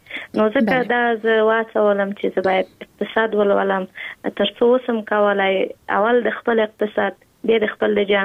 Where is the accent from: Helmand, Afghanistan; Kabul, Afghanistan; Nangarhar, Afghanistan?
Kabul, Afghanistan; په کابل کې زیږیدلې یم په کابل کې لویه شوی یم